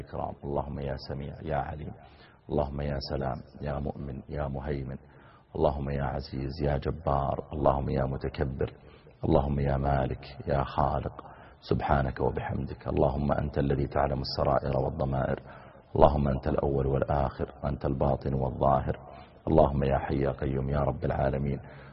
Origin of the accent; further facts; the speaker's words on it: Saudi Arabia; شباب الشيعة اللي عندنا في السعودية